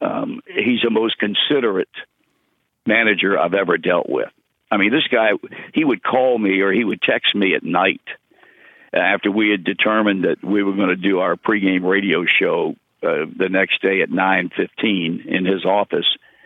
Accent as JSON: {"language": "English", "region": "Virginia", "country": "United States", "tie": "born or raised there", "also_born_or_lived": "North Carolina", "moved": "as an adult", "lives_now": "Cincinnati, United States", "said": "being a guy who was born and raised in the South in Virginia and went to school in North Carolina and worked in that state and went back to Virginia and then came to Cincinnati from there."}